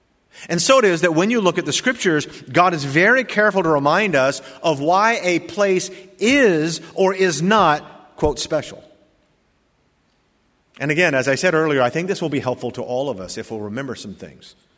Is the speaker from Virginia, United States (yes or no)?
yes; Virginia, United States; born there; also born or lived in Wichita Falls, Texas / Adana, Turkey / Satellite Beach, Florida / Fayetteville, North Carolina; I was born in Virginia, lived there a couple years, and then moved to Wichita Falls, Texas, back to Virginia. From Virginia, we moved to Turkey, Adana, Turkey, for 3 years, and then Satellite Beach in Cocoa and Fayetteville, North Carolina